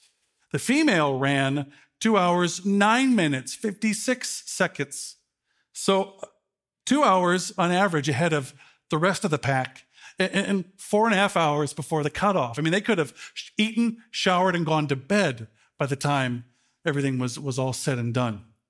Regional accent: Chicago, Illinois, United States; My hometown of Chicago often features the fastest times each year.

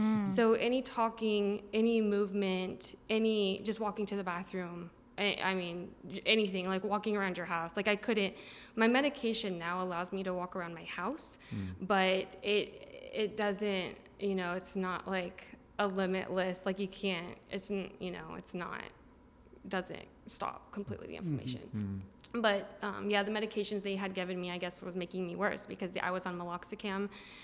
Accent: Iowa, United States; now in Seattle, United States; I'm originally from Iowa, but we moved out here a while ago, about 16 years ago, to Seattle area.

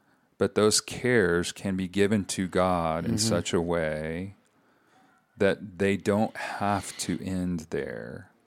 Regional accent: United States; born there; I'm so glad I was born in America.

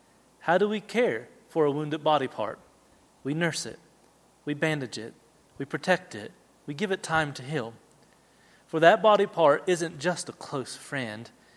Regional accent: United States; I'm an American and we have a system of government.

